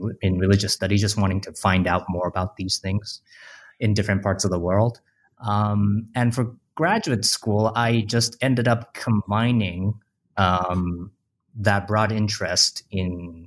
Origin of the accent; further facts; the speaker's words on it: Japan; This might have to do with the fact that I grew up in Japan in the 90s.